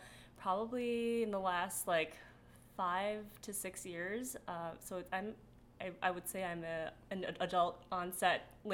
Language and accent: English; Minnesota, United States; also born or lived in South Korea; I grew up mostly in Minnesota. I came here when I was age 3 from South Korea. That's where I was born.